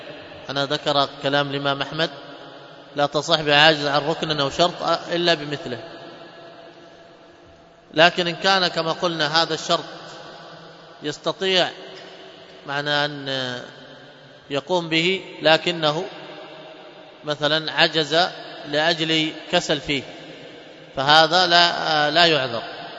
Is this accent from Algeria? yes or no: no; Hadhramaut, Yemen; accent: Hadhrami; مثلا عندنا في لهجتنا هذه حضرمية وشحرية